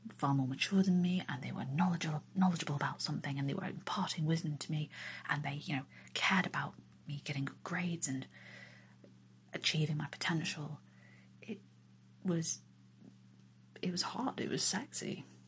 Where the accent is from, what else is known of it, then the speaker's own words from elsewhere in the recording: England, United Kingdom; Very, I think, boringly on my part, I'm English, and I like English accents on men